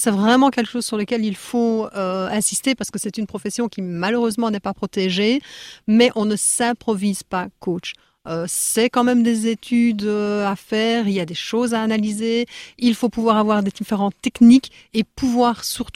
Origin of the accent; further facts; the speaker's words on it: Liège, Wallonia, Belgium; accent: Belgian; now in France; Je viens de Belgique, je viens de Liège précisément. J'ai tout plaqué en Belgique pour venir m'installer dans cette belle région de France en fait.